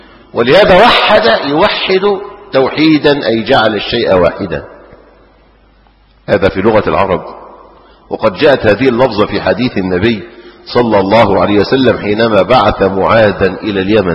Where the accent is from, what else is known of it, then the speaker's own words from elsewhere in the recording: Egypt; حتى إن احنا عندنا المثل الريفي، المثل المشهور عندنا في مصر